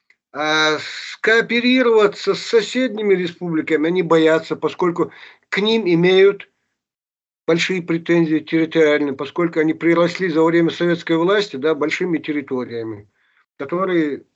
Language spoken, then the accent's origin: Russian; Kazakhstan; born there; Я вот родился в Казахстане в ссылке, да.